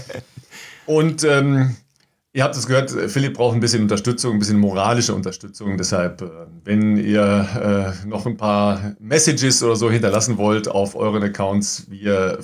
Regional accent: North Rhine-Westphalia, Germany; Ich komme ja eigentlich aus dem Kreis Recklinghausen

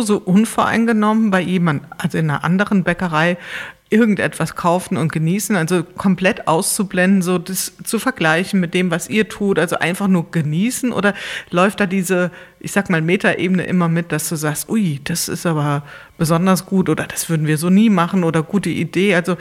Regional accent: Wiesbaden, Hesse, Germany; in Wiesbaden, also in meiner Heimatstadt

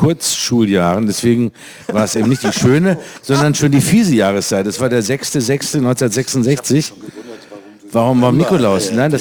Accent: North Rhine-Westphalia, Germany; aber Stutenkerl weiß jeder bei uns in Nordrhein-Westfalen, was gemeint ist.

